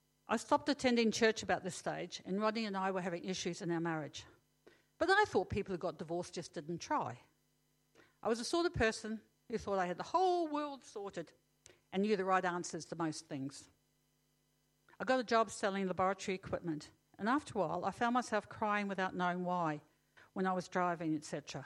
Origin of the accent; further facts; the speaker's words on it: New Zealand; born there; I'm an old lady. I was born in New Zealand, and my mother was a committed Anglican, and my father was agnostic